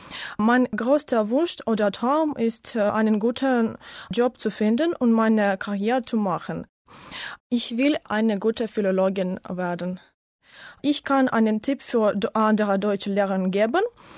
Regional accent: Ukraine; German is a second language; Ich komme aus der Ukraine. Ich bin Studentin. Ich studiere im Kiewer Nationalen Taras Schewtschenko Universität. Ich studiere Neugriechische, Englische und Deutsche Philologie und die Übersetzung.

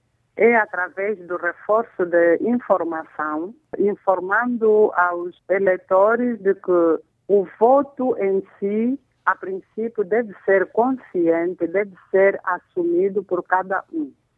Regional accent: Angola; há um objetivo comum que nos une como angolanos

